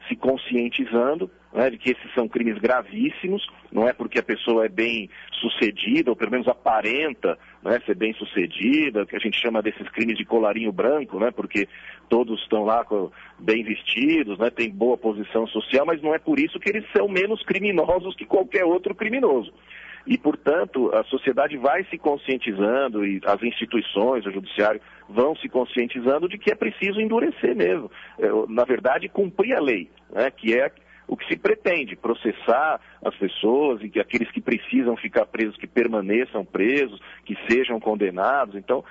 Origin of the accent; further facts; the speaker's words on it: Campinas, São Paulo, Brazil; Tenho muito orgulho aí da minha terra. Espero estar aí outras vezes, em breve, aí com a minha família também, que é aí de Campinas.